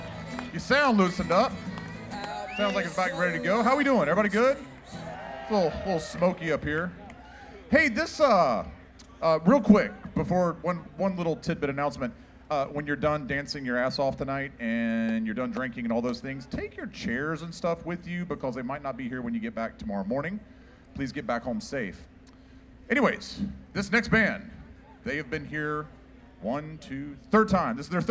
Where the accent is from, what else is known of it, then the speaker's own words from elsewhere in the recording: North Carolina, United States; And in my home state, we take this very, very seriously.